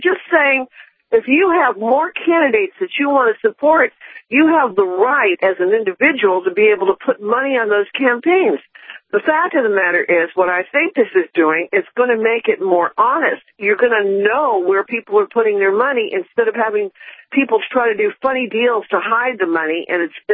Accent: Texas, United States; About Fort Hood? Yeah, absolutely, because I'm a Texan.

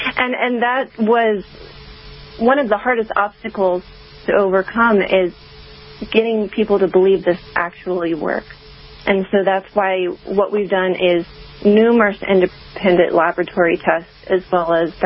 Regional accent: Maryland, United States; moved away as an adult; now in Carlsbad, United States; I grew up in Calvert County, Maryland, and decided one day I was just going to pack all my things and drive across country.

